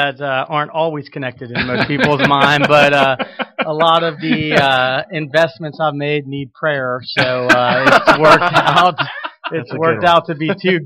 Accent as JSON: {"language": "English", "town": "Atlanta", "region": "Georgia", "country": "United States", "tie": "born or raised there", "also_born_or_lived": "California", "said": "I was born in California, and but as much as anybody is, kind of an Atlanta native, went to high school here, then went back to California for Stanford"}